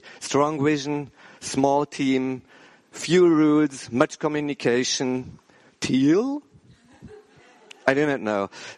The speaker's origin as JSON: {"language": "English", "country": "Germany", "second_language": "English", "said": "I'm not familiar in giving lectures or even keynotes in English because I'm from Germany and not so much traveling."}